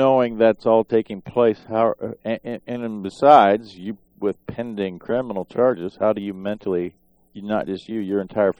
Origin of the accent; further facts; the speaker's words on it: Nebraska, United States; My home state, your neighbor to the south, Nebraska, just passed a law